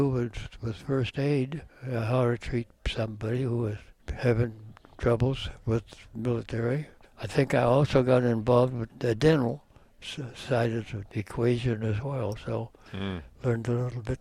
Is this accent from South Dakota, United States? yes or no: yes; South Dakota, United States; also born or lived in Buffalo Center / Rockford; Well, I grew up in South Dakota amongst a lot of Indians that were down there at that time. From South Dakota, went to a town called Buffalo Center in Iowa. It's where some of the relatives lived.